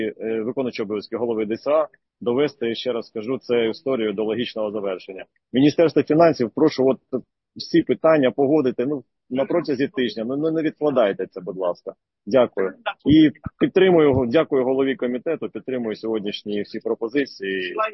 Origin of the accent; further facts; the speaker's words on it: Dnipro, Dnipropetrovsk Oblast, Ukraine; нашому Дніпрі, моєму рідному Дніпрі